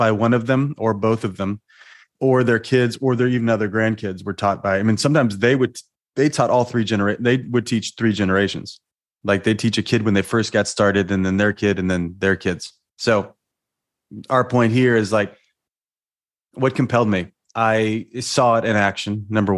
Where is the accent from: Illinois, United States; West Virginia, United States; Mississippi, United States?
Illinois, United States; Salem; I grew up in Salem, Illinois, which is like 70 miles east of St. Louis, Missouri. 8,000 people when everybody's home.